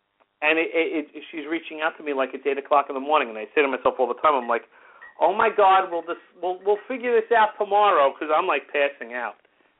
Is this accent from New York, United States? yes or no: yes; New York, United States; And one of them is in my home state of New York.